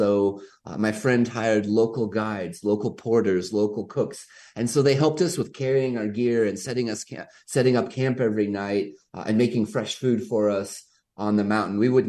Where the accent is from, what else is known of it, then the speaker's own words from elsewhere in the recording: Kansas City, Missouri, United States; A friend of mine, I grew up in Kansas City, and a friend of mine has a small adventure travel company